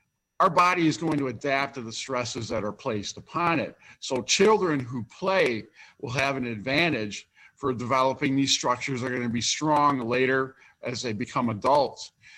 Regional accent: Kenosha, Wisconsin, United States; also born or lived in Racine; I did. Actually, I was born in Racine and moved to Kenosha before I was 1 year old. And I was a student within the Kenosha Unified School District.

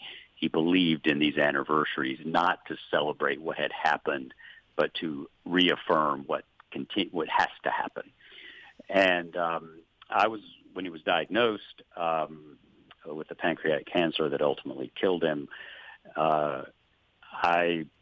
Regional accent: Chattanooga, Tennessee, United States; 28 years ago, I was a baby reporter for the Chattanooga Times, my hometown newspaper.

